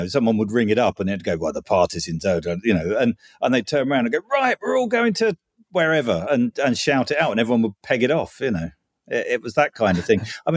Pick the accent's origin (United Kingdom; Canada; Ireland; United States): United Kingdom; England; accent: soft southern; Sort of arrived with my soft southern accent